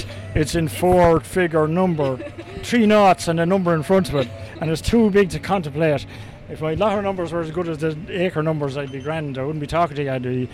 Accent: Kilkenny, Leinster, Ireland; he didn't realise I was from Kilkenny.

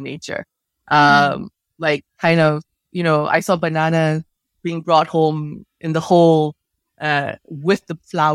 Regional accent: Singapore; I grew up in Singapore in the early 80s.

